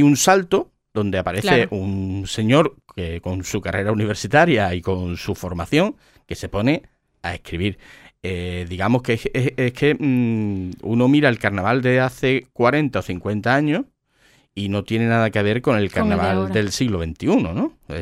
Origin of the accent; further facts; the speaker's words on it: Cádiz, Andalusia, Spain; soy aficionado al carnaval porque soy gaditano y eso se lleva en los genes